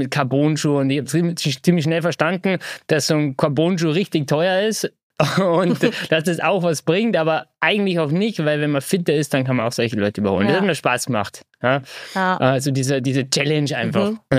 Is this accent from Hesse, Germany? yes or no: no; Bad Reichenhall, Bavaria, Germany; Ja, also ich bin … Ich komme aus dem Süden Deutschlands, aus dem Berchtesgadener Land, genau gesagt aus Reichenhall.